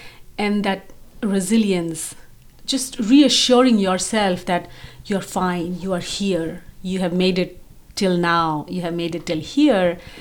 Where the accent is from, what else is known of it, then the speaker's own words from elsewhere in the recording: India; now in United States; So when I came to US, I was like, oh, I am Indian. Because all this while, being Indian was not a thing for me.